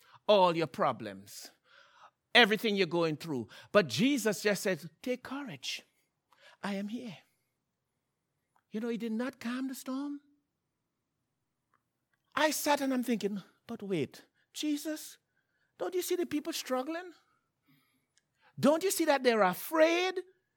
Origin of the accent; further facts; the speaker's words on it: Trinidad & Tobago; I grew up in Trinidad. I saw some fishermen.